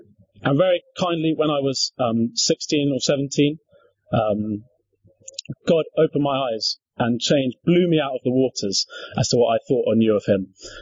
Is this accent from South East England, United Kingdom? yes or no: yes; South East England, United Kingdom; I grew up in Surrey, but in a rather nice part of Surrey than Croydon, no offence, Croydon. But I was brought up in a white middle-class family